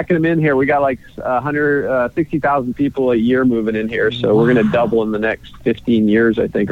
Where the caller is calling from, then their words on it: Austin, Texas, United States; Austin, Texas. It's about 85 degrees out here today, and we're just getting ready for another hot summer season.